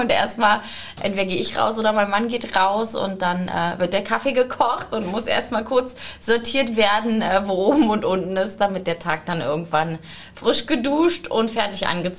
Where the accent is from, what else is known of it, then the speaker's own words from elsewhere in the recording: Berlin, Germany; bin halt selber aus Rudow. Und dadurch war mein Umkreis sowieso eher nach Rudow verlagert